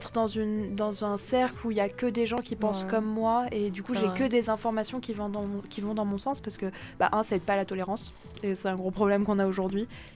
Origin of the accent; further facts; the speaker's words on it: France; donc moi je suis française